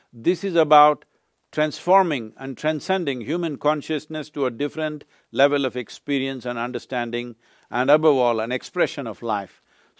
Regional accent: India; I'm not saying this with the pride of being Indian, which I am

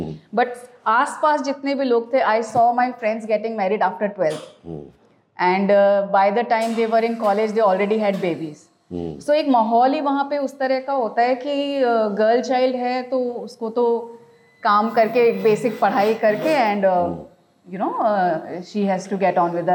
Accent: Jaipur, Rajasthan, India; moved away as an adult; now in Kolkata, India; मैं राजस्थान से बिलोंग करती हूँ.

